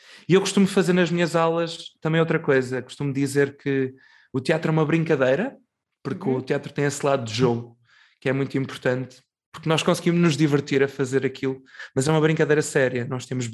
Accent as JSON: {"language": "Portuguese", "town": "Figueira da Foz", "region": "Coimbra", "country": "Portugal", "said": "Tenho-me a mim, que sou da Figueira"}